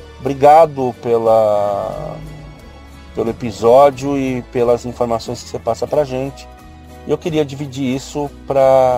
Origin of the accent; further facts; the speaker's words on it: São Paulo, Brazil; eu sou de São Paulo.